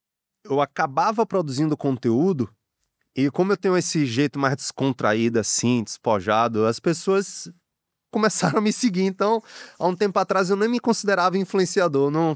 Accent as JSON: {"language": "Portuguese", "town": "Salvador", "region": "Bahia", "country": "Brazil", "tie": "born or raised there", "said": "que eu sou de Salvador, eu moro na Bahia. Nasci, cresci e continuo morando lá em Salvador. Amo o meu estado, amo minha cidade, minha cultura."}